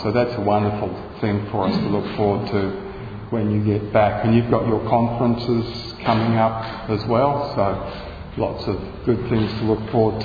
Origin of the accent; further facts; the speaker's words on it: Hobart, Tasmania, Australia; and in Tasmania, where we come from. We come from Hobart, and we have a congregation there of about 16 or so.